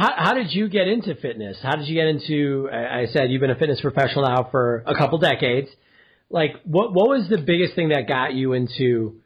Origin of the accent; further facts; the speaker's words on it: Milwaukee, Wisconsin, United States; even growing up in Milwaukee, we went to it